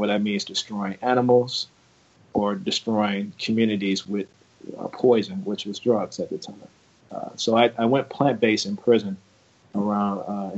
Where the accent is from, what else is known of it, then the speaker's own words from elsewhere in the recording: Chicago, Illinois, United States; And even I was one of the kids growing up in Chicago.